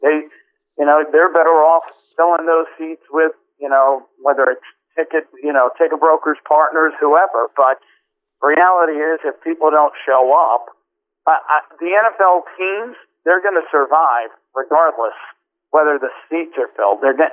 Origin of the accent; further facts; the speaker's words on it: New York, United States; from Philadelphia to, you know, growing up in New York to St. Louis to San Francisco